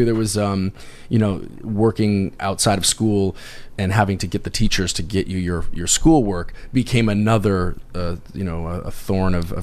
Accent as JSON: {"language": "English", "region": "California", "country": "United States", "tie": "born or raised there", "said": "We grew up in California."}